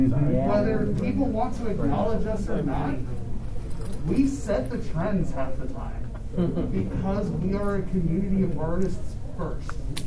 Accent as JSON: {"language": "English", "region": "Alabama", "country": "United States", "tie": "born or raised there", "said": "because I grew up in South Alabama, where it was taboo to discuss any of this kind of stuff."}